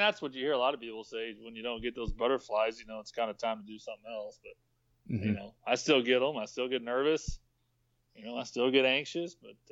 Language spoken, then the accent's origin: English; Texas, United States; I'm actually from the suburbs. Oh. I live in a town called Rockwall, so just east of town.